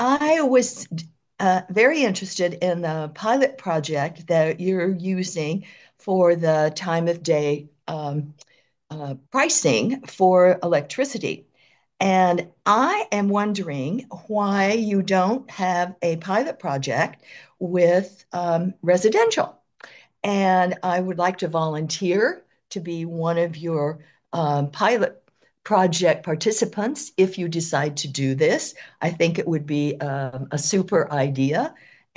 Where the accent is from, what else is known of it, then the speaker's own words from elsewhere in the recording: Edmonds, Washington, United States; I am from Edmonds.